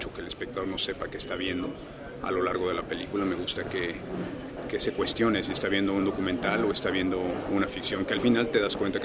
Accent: Oaxaca, Mexico; un poquito la idiosincrasia que tiene el oaxaqueño, de donde yo soy.

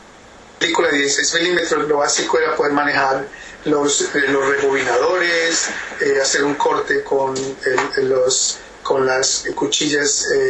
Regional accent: Colombia; moved away as an adult; also born or lived in United Kingdom; No, yo soy colombiano, pero salí de Colombia en el 79, en el 74, perdón.

